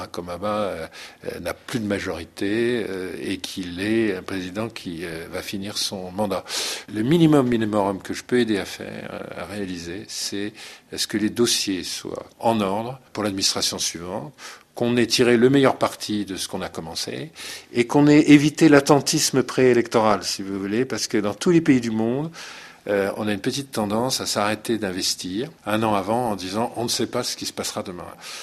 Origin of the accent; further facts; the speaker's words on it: Benin; Je suis béninois, mes enfants comme mes pères habitent au Bénin, et on y est très actifs dans ce pays.